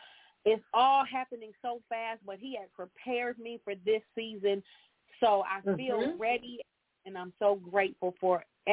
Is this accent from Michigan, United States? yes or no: yes; Michigan, United States; during my book launch this Saturday here in my hometown in Michigan